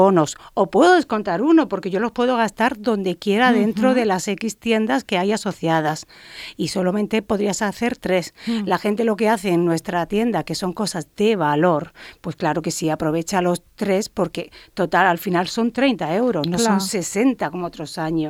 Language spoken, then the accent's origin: Spanish; Balearic Islands, Spain; Somos ciudadanos de las Islas Baleares